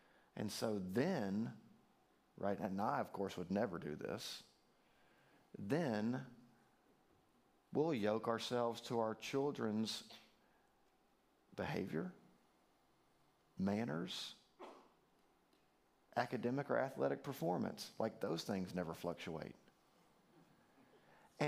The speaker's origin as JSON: {"language": "English", "region": "Alabama", "country": "United States", "said": "I'm from Alabama, he's from Oklahoma. It's not like these are the educational centers of the country."}